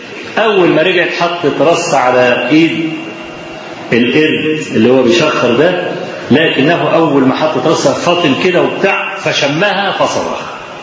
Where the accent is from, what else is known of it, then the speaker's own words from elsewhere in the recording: Kafr El Sheikh, Kafr El Sheikh Governorate, Egypt; وزعلانين جدا جدا ان عندنا في كفر الشيخ